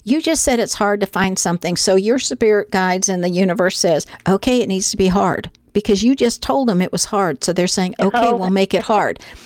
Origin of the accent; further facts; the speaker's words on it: Tennessee, United States; Oh, my home state.